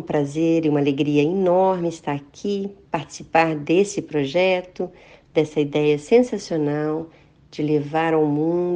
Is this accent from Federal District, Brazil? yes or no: yes; Brasília, Federal District, Brazil; Eu sou de Brasília, capital do Brasil, nasci em Brasília e lá construí minha trajetória acadêmica e profissional.